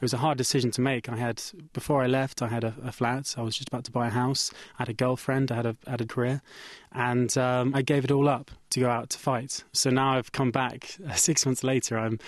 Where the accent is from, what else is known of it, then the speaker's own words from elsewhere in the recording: United Kingdom; which for me as a British subject, I couldn't actually volunteer to fight Assad directly.